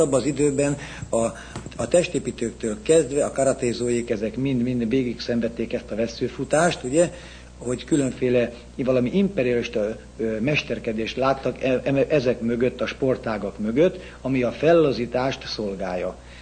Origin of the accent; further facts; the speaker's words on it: Budapest, Hungary; Én városi, azaz zuglói fiú vagyok